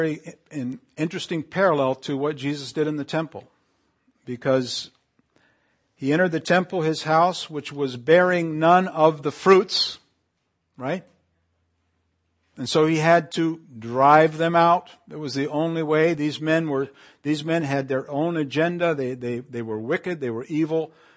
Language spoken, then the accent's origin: English; Canary Islands, Spain; I grew up in the Canary Islands where I don't know if we got the figs from Israel, but we always had plenty of figs.